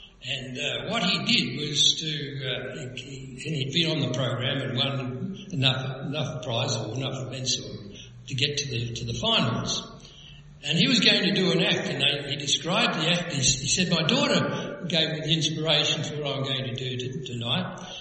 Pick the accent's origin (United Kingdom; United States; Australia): Australia; Broken Hill, New South Wales; also born or lived in Melbourne; my wife and I grew up in Broken Hill. And then we moved, after we were married, we moved down here